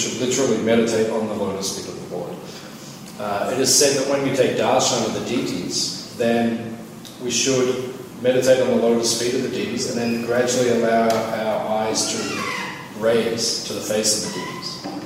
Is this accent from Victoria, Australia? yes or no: yes; Melbourne, Victoria, Australia; I was born here in Melbourne, grew up out in the northern suburbs. I was just a normal kid, like everyone else in Melbourne